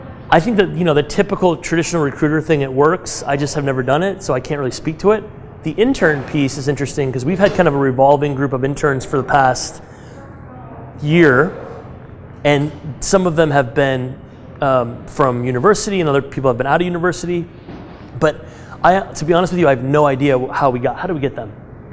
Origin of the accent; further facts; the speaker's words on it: Peoria, Illinois, United States; I targeted very specific groups of people in my hometown, Peoria, Illinois.